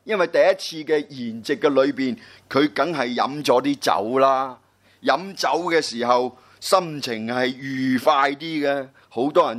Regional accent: China; 哎呀，我哋中国人讲句说话好有意思。

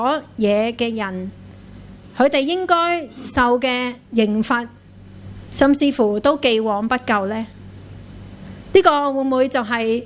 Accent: Hong Kong; 我们的前路，或者说我们香港人的命运

